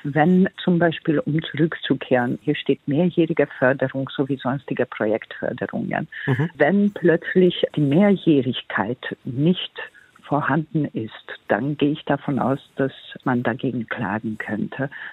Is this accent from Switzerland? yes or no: no; Hungary; Jedoch komme ich aus Ungarn und ich muss nur einen kurzen Blick nach Ungarn wenden